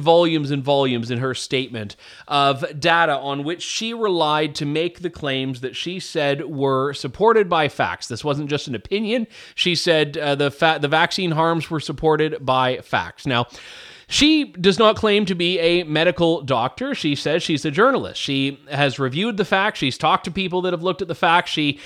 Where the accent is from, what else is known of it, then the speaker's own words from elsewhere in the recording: Canada; I am a Canadian